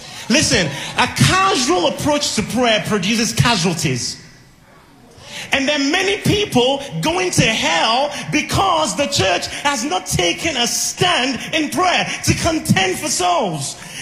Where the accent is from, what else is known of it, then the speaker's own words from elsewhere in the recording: Manchester, North West England, United Kingdom; I came all the way from Manchester in the United Kingdom.